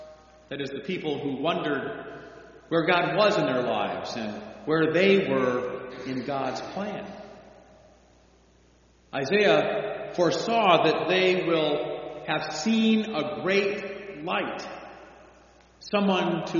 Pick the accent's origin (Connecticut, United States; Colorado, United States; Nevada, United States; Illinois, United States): Illinois, United States; Chicago; In our house on Sunday mornings when I grew up in Chicago, Sunday mornings, either the radio was tuned to a station playing pipe organ music